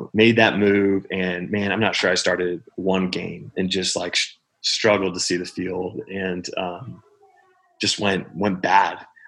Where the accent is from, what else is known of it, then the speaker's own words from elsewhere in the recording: Dallas, Texas, United States; So, in a way, I was comfortable in Dallas. Just in the sense of like, just in my hometown, I loved the club.